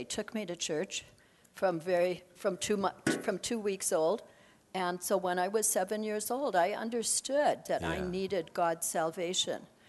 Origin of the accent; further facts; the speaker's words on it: United States; moved away as an adult; now in Canada; I was baptized in Bismarck, North Dakota. So I grew up in the States and came to Canada after I graduated university.